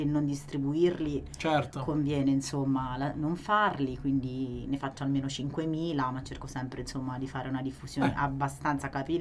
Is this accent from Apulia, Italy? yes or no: no; Foligno, Umbria, Italy; moved away; io poi vabbè sono di Foligno, ormai non ci vivo da anni